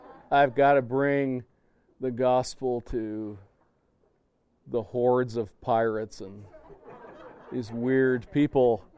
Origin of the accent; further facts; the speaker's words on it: Kansas City, United States; also born or lived in Denver; but I grew up in the Kansas City area, so I was originally a Chiefs fan, and then moved to Denver, so I was a Broncos fan.